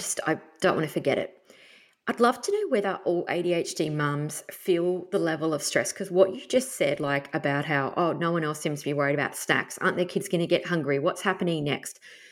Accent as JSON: {"language": "English", "region": "Tasmania", "country": "Australia", "tie": "born or raised there", "said": "I grew up camping in Tassie and we went camping."}